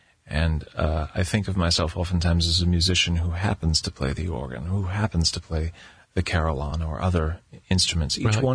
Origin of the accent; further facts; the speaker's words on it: Wright, Michigan, United States; because I'm from Michigan. I'm a native of a very small farming community called Wright, Michigan